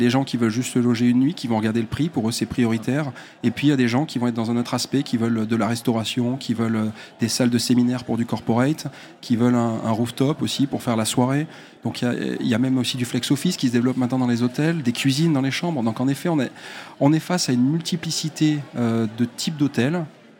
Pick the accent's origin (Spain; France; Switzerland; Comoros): France; On est français, on est souvent négatif.